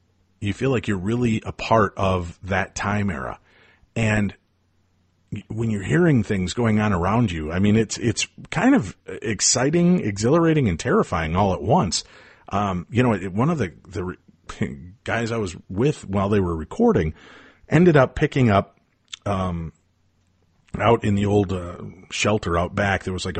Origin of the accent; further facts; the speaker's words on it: Atlanta, Georgia, United States; Growing up in Atlanta, Georgia, I mean, there's certainly a lot of history in that area.